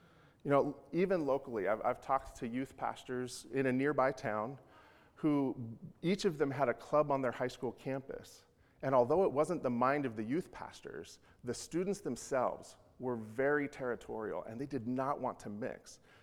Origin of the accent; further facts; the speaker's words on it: Spokane, Washington, United States; Growing up in Spokane in the 80s and 90s, the rivalries that I was aware of were Sonics versus the Blazers, Wazoo versus UW.